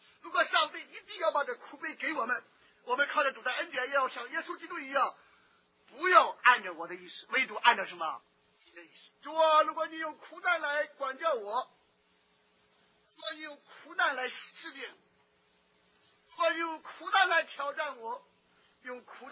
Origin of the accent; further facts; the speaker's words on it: China; 我少年时期读书，我们大家都知道来自大陆，为中华之崛起而什么读书